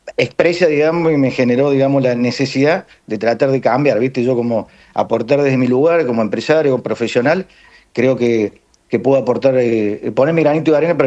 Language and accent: Spanish; Córdoba, Argentina; soy cordobés, soy un empresario acá de la provincia